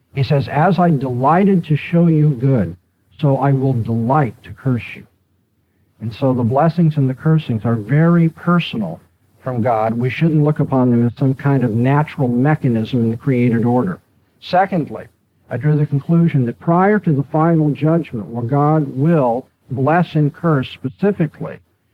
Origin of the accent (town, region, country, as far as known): California, United States